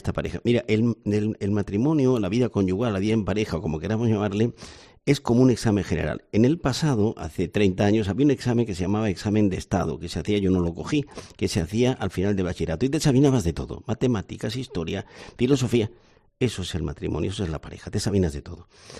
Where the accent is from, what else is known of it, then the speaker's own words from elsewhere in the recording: Andalusia, Spain; En Andalucía, yo soy andaluz, pero no ejerzo